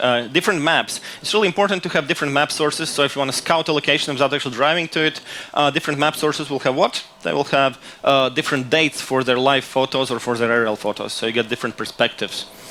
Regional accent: Latvia; I'm from Latvia, by the way.

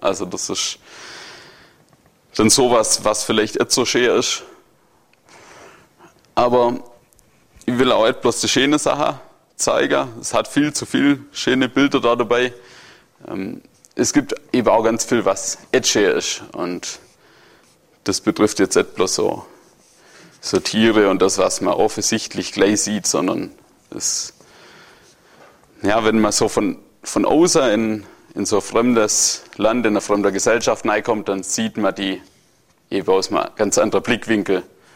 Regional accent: Germany

